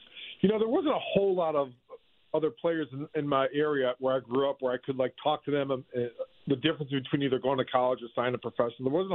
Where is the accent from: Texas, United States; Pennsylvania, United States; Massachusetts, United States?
Massachusetts, United States; I'm in this small little town growing up in Massachusetts, and I'm, you know, playing better than pretty much all of my competition